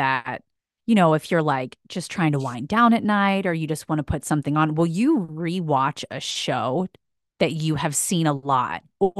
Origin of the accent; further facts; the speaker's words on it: East Coast, United States; I always know, like I grew up on the East Coast, so we had like Q102.